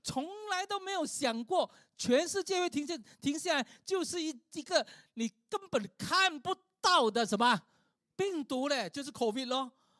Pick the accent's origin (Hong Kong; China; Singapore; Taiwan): Singapore; 所以为什么我们新加坡人如果走过，一看，哎呦，怎么鱼尾狮在这个地方？